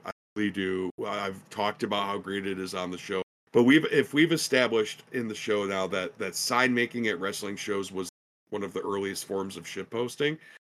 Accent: Minneapolis, Minnesota, United States; And I mean, I'm from Minneapolis. Like, I'm going to pop for Top Flight forever, because they're our local boys that made good

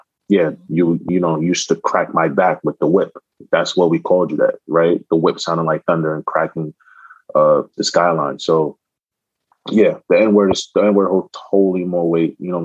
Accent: Canarsie, New York, United States; I mean, I live in Canarsie. Everybody knows. Well, let me not say that out loud, but yeah, I'm from Canarsie.

